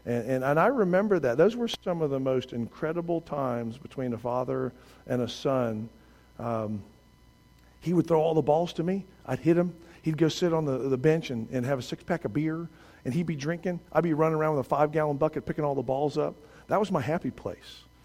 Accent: Atlanta, Georgia, United States; born there; I was born in Atlanta, Georgia, on the north side of the perimeter.

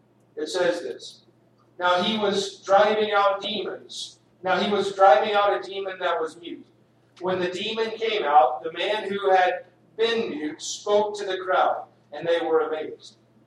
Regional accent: Texas, United States; For those of you who know, I grew up in Texas, and if you've never heard of Texas, Texas plays football.

